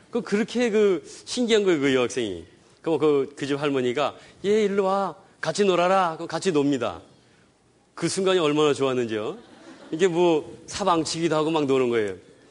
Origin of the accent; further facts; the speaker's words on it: Cheorwon, Gangwon, South Korea; 전 강원도 철원이라서 그런지 이북 그 지역이라서 그런지 구호품이 많았습니다.